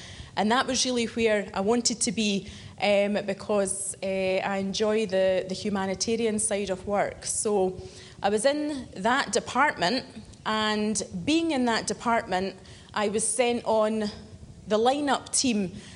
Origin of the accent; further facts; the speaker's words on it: Dalkeith, Scotland, United Kingdom; I'm originally from the Dalkeith area, so a local girl. And this is my home church